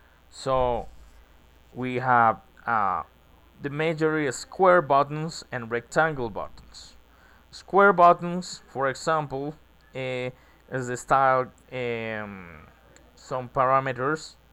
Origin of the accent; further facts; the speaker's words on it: Ecuador; English is a second language; Hello everybody … I come from Ecuador, age 30, and I am blind musician.